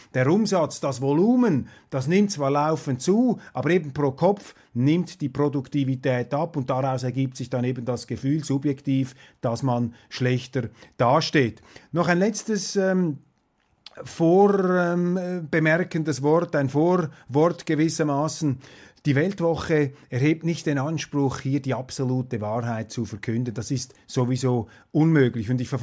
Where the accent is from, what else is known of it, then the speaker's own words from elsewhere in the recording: Switzerland; sondern als Schweizer haben wir den Vorteil vielleicht, man kann das so formulieren, dass wir eine gewisse wohlwollende Außensicht einbringen können